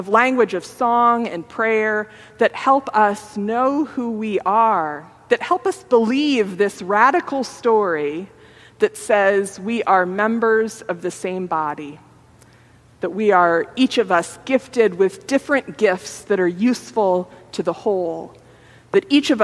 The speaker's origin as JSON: {"language": "English", "town": "Grand Island", "region": "Nebraska", "country": "United States", "tie": "born or raised there", "said": "How the mosaic behind the altar in the little church I grew up in Grand Island, Nebraska, endures"}